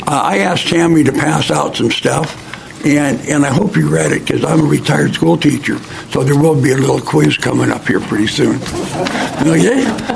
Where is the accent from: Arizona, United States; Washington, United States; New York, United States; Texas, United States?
Washington, United States; Aberdeen; I'm from Aberdeen, Washington, and I'm going to follow up Joe.